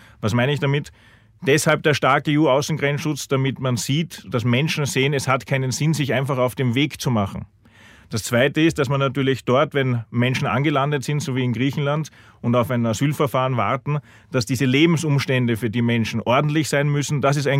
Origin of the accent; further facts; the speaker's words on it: Austria; Was verstehen wir als Österreicher darunter?